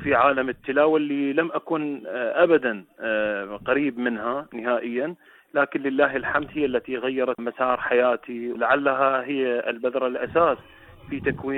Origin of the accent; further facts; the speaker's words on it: Al-Midaina, Basra Governorate, Iraq; born there; من مواليد عام 1984، ولدت في البصرة الفيحاء وتحديدا قضاء المدينة، قضاء الشهداء، لأنه قدم الكثير من الشهداء، ومن أسرة أفتخر بأنها أسرة الشهداء